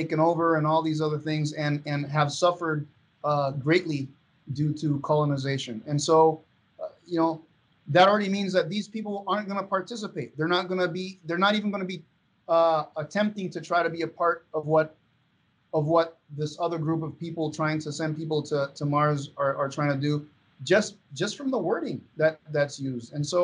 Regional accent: Venezuela; English is a second language; I speak a bit of French and a bit of Haitian, and I speak some Spanish. I mean, growing up in Venezuela

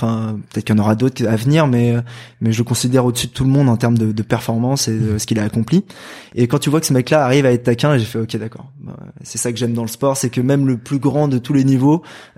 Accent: Île-de-France, France; moi je viens du Val-de-Marne dans le 94 en région parisienne.

